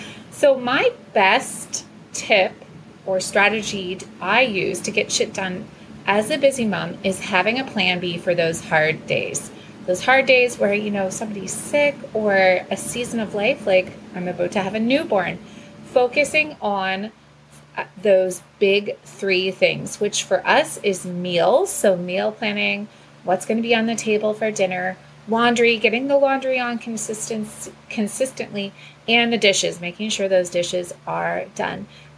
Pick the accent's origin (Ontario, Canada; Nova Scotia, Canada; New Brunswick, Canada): Nova Scotia, Canada; I'm from Nova Scotia, Canada, and have four children, about to be five, under 12.